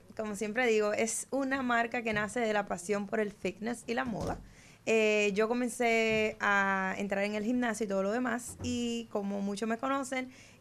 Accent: Dominican Republic; also born or lived in United States; yo soy dominicana, amo mi país, me identifico totalmente con los dominicanos y residí en aquel entonces en Estados Unidos

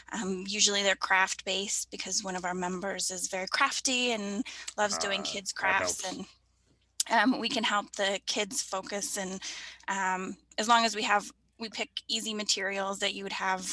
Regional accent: Georgia, United States; So I grew up in Georgia and moved here after I got married with my husband.

